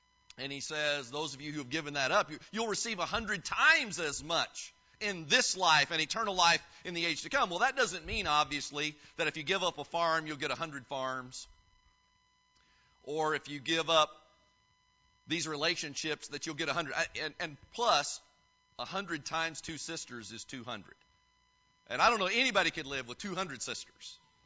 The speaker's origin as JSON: {"language": "English", "region": "Indiana", "country": "United States", "tie": "born or raised there", "lives_now": "Houston, United States", "said": "don't have basements where I live in Houston. I mean, you can't have one of those down there. So I grew up in Indiana, and we had a basement."}